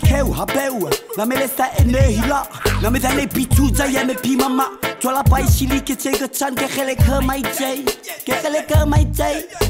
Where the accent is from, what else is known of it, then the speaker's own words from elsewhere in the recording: New Caledonia; Je suis de l'Océanie, dans le Pacifique Sud, pas loin de l'Australie. Je suis de l'archipel de la Mélanésie, plus précisément en Nouvelle-Calédonie, dont la capitale est Nouméa. Je suis de Nouvelle-Calédonie, mais c'est...